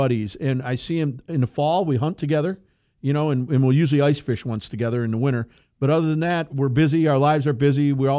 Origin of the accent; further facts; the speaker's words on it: Charlotte, North Carolina, United States; I got a bunch of guys I grew up with in Charlotte. I always refer to them as my Chartucky buddies.